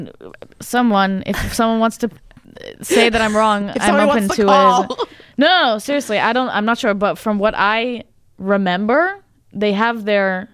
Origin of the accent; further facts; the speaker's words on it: California, United States; Trust me, I'm from California. I know.